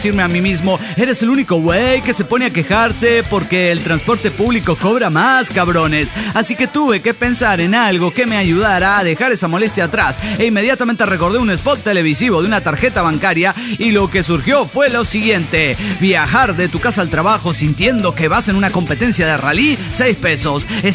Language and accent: Spanish; Managua, Nicaragua; de Managua, Nicaragua.